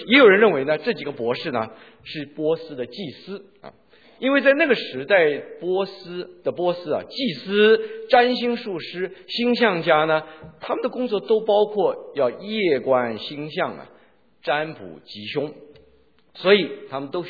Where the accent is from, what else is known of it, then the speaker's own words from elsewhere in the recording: China; 我们中国人好像挺喜欢三的啊，演讲三点啊，好像三好像是挺理想的一个数字的样子